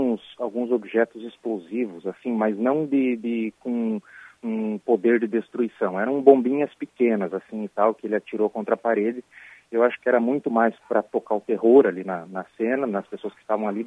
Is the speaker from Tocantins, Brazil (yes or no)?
no; Santa Catarina, Brazil; also born or lived in Rio Grande do Sul; Eu sou gaúcho, mas acabei me criando aqui em Santa Catarina.